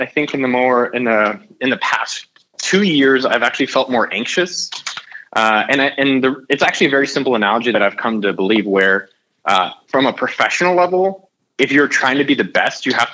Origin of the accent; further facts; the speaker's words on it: California, United States; I'm born and raised in Silicon Valley. My house where I grew up is like a mile and a half away from Apple.